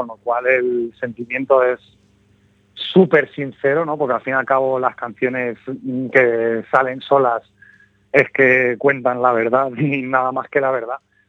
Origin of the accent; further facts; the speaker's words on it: Alcalá de Henares, Community of Madrid, Spain; yo soy de Alcalá de Henares, que somos una ciudad súper hermanada con Galicia, de hecho, porque pues hay mucho gallego por aquí